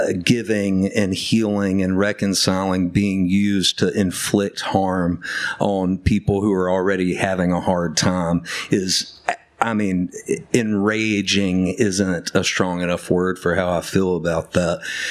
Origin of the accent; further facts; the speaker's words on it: Birmingham, Alabama, United States; growing up in Birmingham as a white man, whose my grandmother was a choir director in the Methodist Church for 70 years in Birmingham